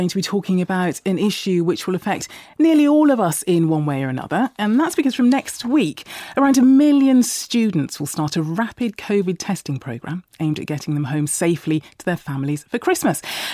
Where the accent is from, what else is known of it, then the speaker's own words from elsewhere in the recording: Midlands, United Kingdom; So that's kind of my neck of the woods, actually, because I'm from the Midlands.